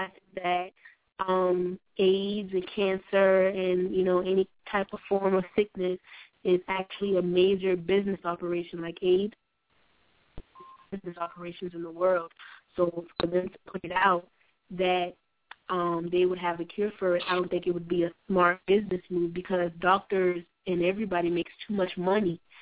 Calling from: South Carolina, United States; I'm calling from South Carolina.

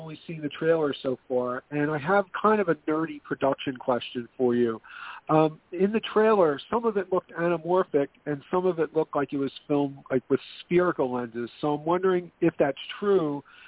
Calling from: Philadelphia, Pennsylvania, United States; Hey, Simon. … calling from Philadelphia.

